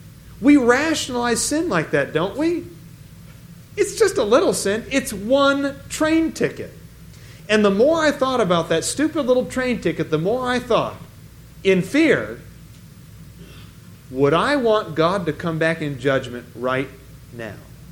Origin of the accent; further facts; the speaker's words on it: Portland, Oregon, United States; If you never realized I'm from Portland, I am from Portland. And Portland has this great light rail system.